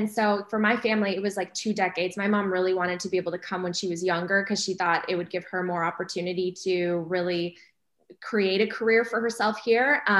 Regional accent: Chicago, Illinois, United States; I grew up outside of Chicago in a suburb, and, you know, parents really ingrained the importance of education for me.

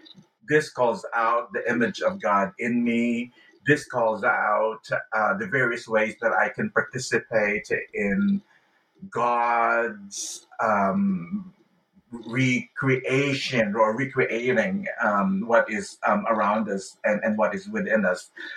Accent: Philippines; now in United States; And that is really quite different from the way I felt growing up in the Philippines, or the way I felt when I was attending church in California

